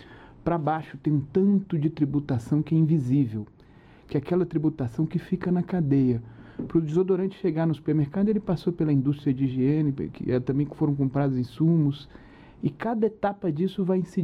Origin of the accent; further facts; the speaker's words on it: Minas Gerais, Brazil; eu sou mineiro, em Minas entra o pão de queijo.